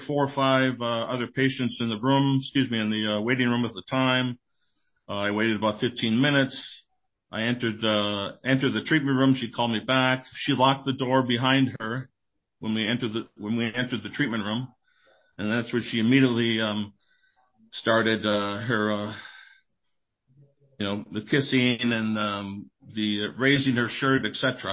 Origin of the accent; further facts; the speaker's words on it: Midwest, United States; now in Phoenix, United States; I'm from the Midwest originally, and they're also looking to locate here to the Phoenix area